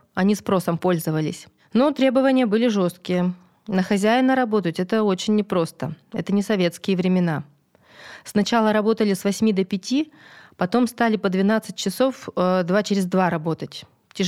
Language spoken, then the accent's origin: Russian; Aramil, Sverdlovsk Oblast, Russia; я в своем родном городе прожила жизнь. Арамиль — мой родной город. Даже мысли не было, чтобы куда-то уехать.